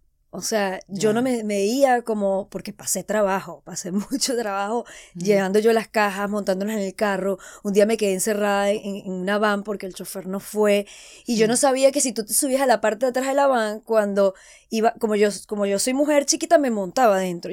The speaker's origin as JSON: {"language": "Spanish", "country": "Venezuela", "said": "como yo soy venezolana, impulsaba mucho el tequeño porque era donde había más la necesidad."}